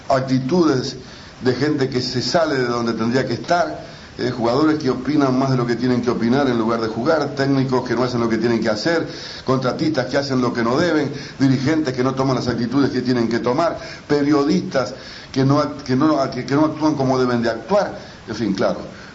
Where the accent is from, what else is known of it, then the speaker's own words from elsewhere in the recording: Uruguay; porque si somos uruguayos en materia de fútbol tengo varias